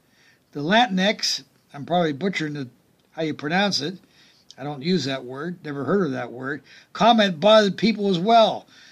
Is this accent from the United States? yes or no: yes; United States; I'm basically a mutt. I have ancestors that came from different parts of the country. So I'm an American.